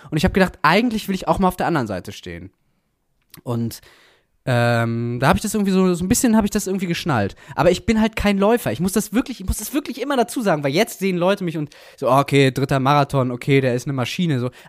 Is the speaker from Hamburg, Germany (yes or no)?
yes; Hamburg, Germany; da bin ich halt aufgewachsen in Hamburg